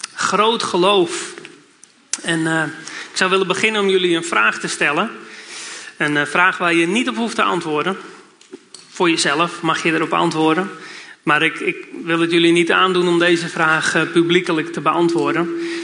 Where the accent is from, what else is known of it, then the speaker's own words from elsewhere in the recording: Amsterdam, North Holland, Netherlands; ik kom uit Amsterdam.